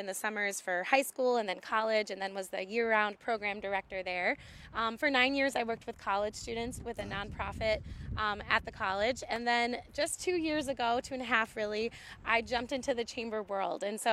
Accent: Illinois, United States; I'm originally from Illinois, right outside Chicago, and I came up to this area as a camp kid.

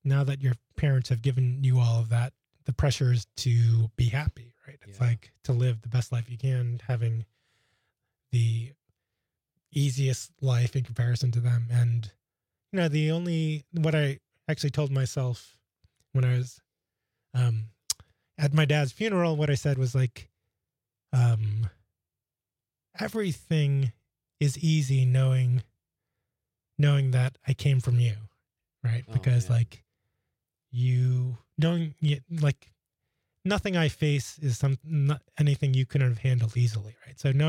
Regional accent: New York, United States; now in Green Bay, United States; I grew up in Queens, New York. I've lived in Green Bay for 10 years.

